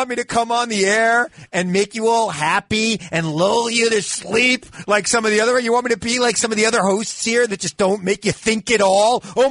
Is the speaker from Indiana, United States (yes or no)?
no; Centereach, New York, United States; I grew up in Center Reach.